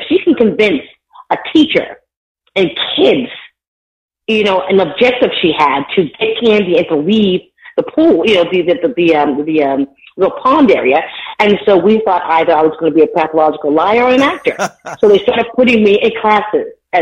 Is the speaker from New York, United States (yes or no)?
yes; East Hampton, New York, United States; because I'm from East Hampton